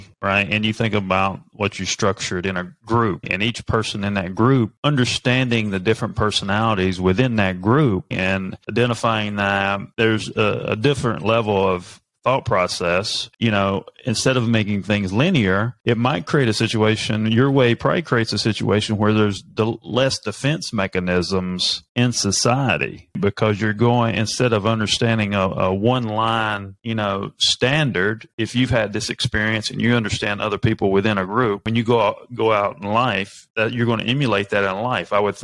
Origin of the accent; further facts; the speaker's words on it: North Carolina, United States; born there; I grew up, I was born in North Carolina and my dad was from New Jersey. So I always went back and forth from the Northeast to the South.